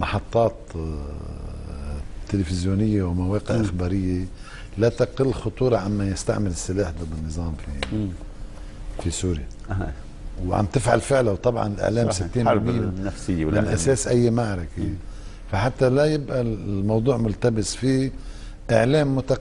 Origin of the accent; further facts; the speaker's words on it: Lebanon; نحن كلبنانيين وتحديدا المناطق المحاذية للحدود السورية من أهل عكار لبعلبك الهرمل